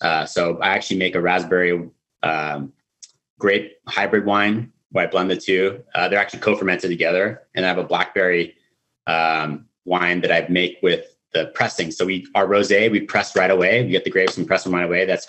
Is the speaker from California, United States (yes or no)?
yes; California, United States; I've really never lived outside of California. And I'm married an Australian